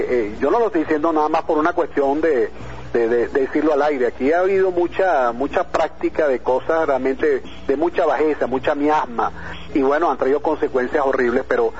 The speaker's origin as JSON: {"language": "Spanish", "country": "Venezuela", "said": "que somos venezolanos y tenemos derecho"}